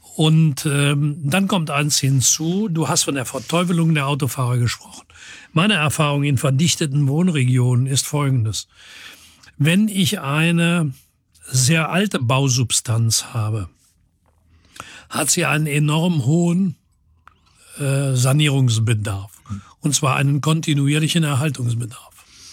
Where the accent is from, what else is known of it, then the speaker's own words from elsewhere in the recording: Cologne, North Rhine-Westphalia, Germany; Ich sehe jeden Tag als Kölner irgendwann den Dom. Ich sehe jeden Tag als Kölner irgendwann den Rhein.